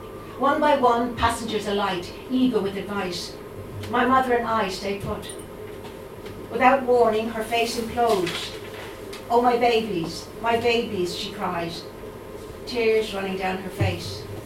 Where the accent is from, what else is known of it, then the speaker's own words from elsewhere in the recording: Dublin, Leinster, Ireland; I'm from Dublin, I grew up in Dublin, but I was a Colchie.